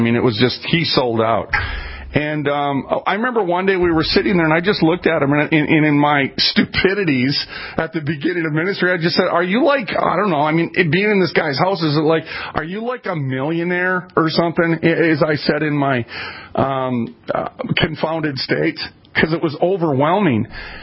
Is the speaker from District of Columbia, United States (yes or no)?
no; Minneapolis, Minnesota, United States